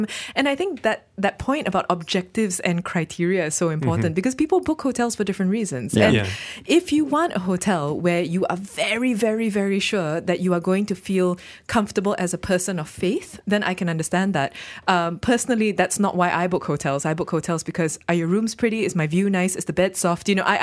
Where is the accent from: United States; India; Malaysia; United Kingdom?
Malaysia; as a Malaysian, as someone who grew up here